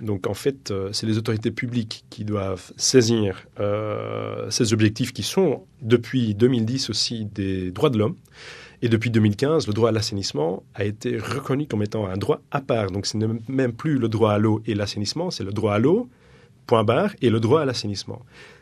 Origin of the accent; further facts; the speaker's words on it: Belgium; Moi, je viens de la Belgique.